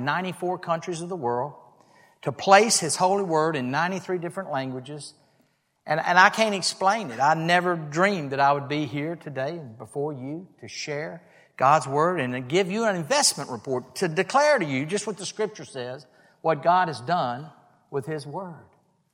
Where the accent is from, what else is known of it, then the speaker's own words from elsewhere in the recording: Louisiana, United States; Now, I'm from Louisiana. My wife is here with me. We've lived through 6 hurricanes